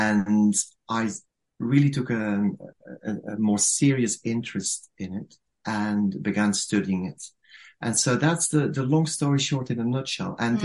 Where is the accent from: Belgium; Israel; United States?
Belgium; now in Manchester, United Kingdom; I'm based, because I am from Belgium originally, but I've been based in Manchester for 20 years.